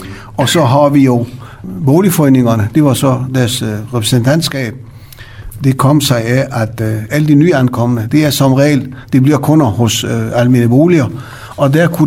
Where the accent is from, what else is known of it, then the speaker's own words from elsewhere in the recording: Iran; Jeg kommer oprindeligt fra Iran.